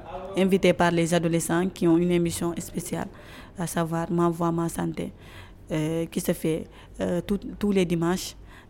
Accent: Kédougou, Senegal; Kédougou, c'est ma ville natale.

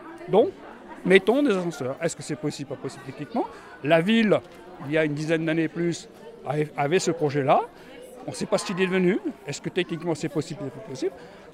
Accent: Paris, Île-de-France, France; now in Grenoble, France; je suis au village depuis 15 ans. J'étais pas grenoblois, je venais de Paris, donc je connaissais absolument rien de Grenoble et rien du village.

